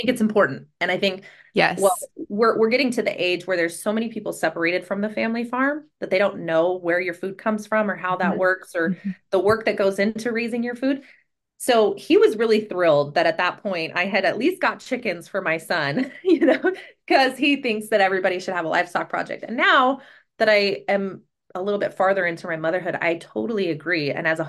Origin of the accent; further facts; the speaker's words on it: Texas, United States; also born or lived in New Mexico / Kansas; I'm actually from Kansas, and my family owns a ranch in Kansas, but I didn't grow up there. I actually lived in rural towns in East Texas and East New Mexico.